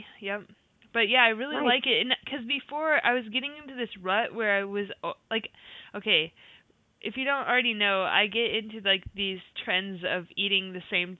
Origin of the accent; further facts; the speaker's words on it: Iowa, United States; I say it's because I'm from Iowa and I'm used to, like, farm stand tomatoes